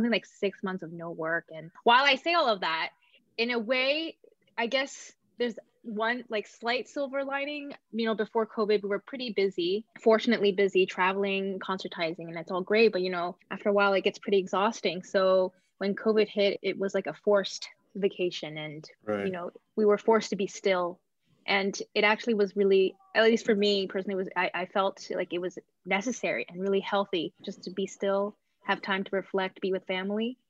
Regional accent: Nova Scotia, Canada; I'm from Nova Scotia, Canada. So I went back to Canada.

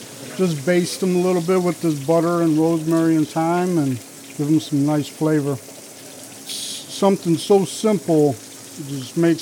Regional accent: Michigan, United States; I'm from Lapeer County

